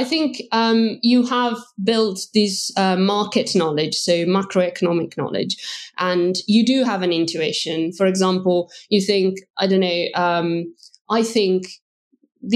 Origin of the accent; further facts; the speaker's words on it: Verona, Veneto, Italy; I'm from Verona, which, you know, is the region of Valpolicella.